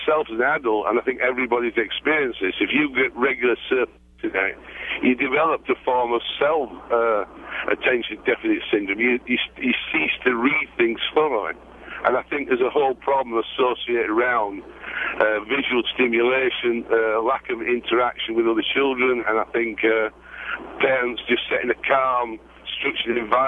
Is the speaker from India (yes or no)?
no; England, United Kingdom; I'm from England.